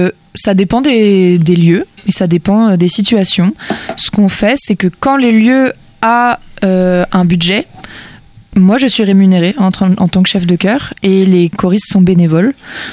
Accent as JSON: {"language": "French", "region": "England", "country": "United Kingdom", "second_language": "French", "said": "Je brûle plus, je ne bronze pas. Je suis anglaise."}